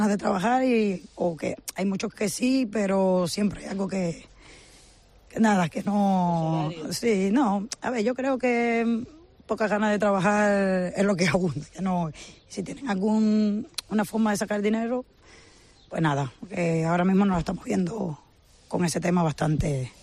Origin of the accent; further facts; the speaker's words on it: Cuba; now in Foz, Spain; Soy cubana, llevo 18 años en Foz, vine por contrato de trabajo y me enamoré del pueblo y aquí quedé.